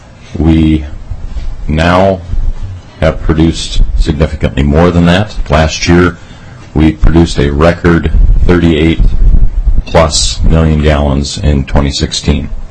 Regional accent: Minnesota, United States; I am proud to be a resident of Minnesota. I was born in Minnesota. I've been a resident of Minnesota my whole life.

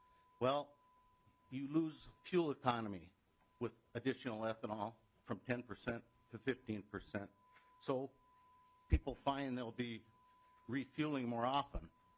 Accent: Grand Rapids, Minnesota, United States; I'm from Grand Rapids originally.

